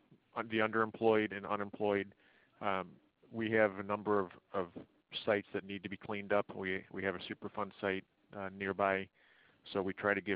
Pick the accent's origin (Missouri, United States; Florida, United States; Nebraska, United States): Missouri, United States; St. Louis; I'm from St. Louis.